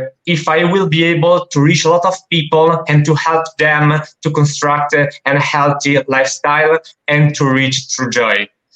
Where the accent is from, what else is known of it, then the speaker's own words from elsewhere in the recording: Lombardy, Italy; English is a second language; I'm from Italy. I live in a little country nearby Milano.